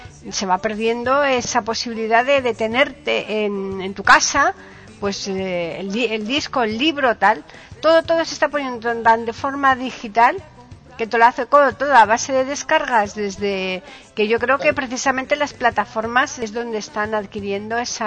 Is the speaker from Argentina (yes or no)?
no; Seville, Andalusia, Spain; Mi tierra.